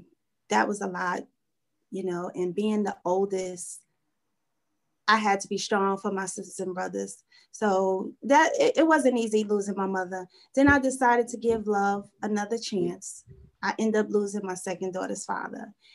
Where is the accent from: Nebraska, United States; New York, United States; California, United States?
New York, United States; Brooklyn; Growing up in Brooklyn was great. You know, it's a huge difference from now.